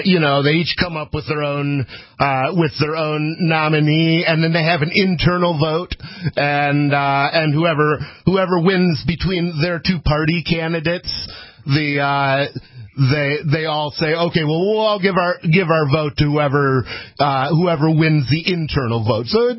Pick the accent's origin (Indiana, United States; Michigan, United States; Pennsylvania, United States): Michigan, United States; Ann Arbor; because I grew up in Ann Arbor, Michigan.